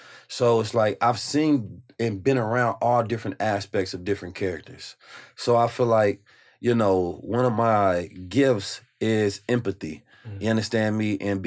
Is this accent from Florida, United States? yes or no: no; Oakland, California, United States; also born or lived in St. Louis; So I moved from St. Louis at 2 years old. I was in Oakland probably till around, you know, somewhere around teenage years, where I went to middle school in St. Louis.